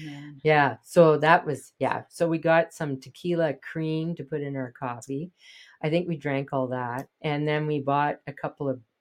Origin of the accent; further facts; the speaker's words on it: Canada; they heard us telling our waiter that we were from Canada.